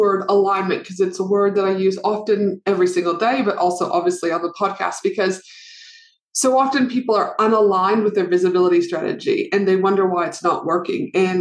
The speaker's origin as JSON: {"language": "English", "region": "Alberta", "country": "Canada", "said": "And obviously I'm from Alberta too."}